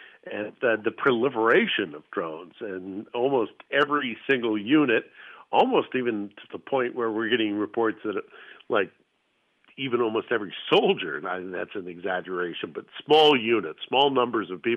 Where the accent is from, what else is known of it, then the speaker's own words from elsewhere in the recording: California, United States; It's funny, you know, as a Californian, I think an audience will recognize one of the kind of strange things about things is.